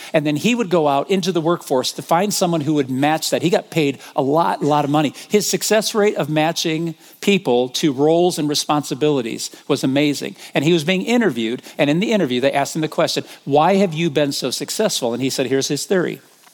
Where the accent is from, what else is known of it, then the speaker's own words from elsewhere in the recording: South Bend, Indiana, United States; if you would have told me growing up in South Bend, Indiana, that there's a Next City, Missouri, I would have gone, of course there is